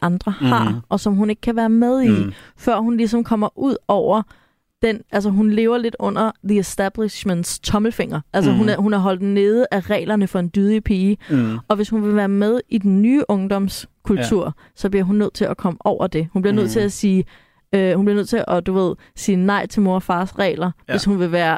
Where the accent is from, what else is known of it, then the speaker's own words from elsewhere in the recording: Sorø, Zealand, Denmark; I Sorø, hvor jeg kommer fra, der er der en vej